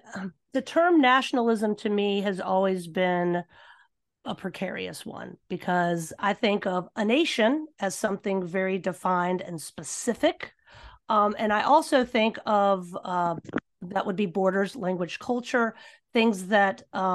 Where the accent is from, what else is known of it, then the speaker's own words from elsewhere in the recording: Richmond, Virginia, United States; there are plenty of Southerners that were born in, let's say, my hometown of Richmond, Virginia